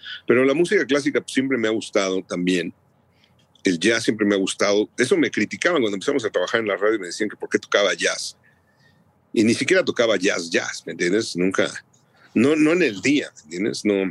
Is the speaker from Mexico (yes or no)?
yes; Mexico; yo soy de México